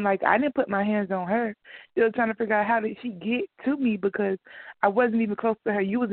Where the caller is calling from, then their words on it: Georgia, United States; I'm calling from Georgia.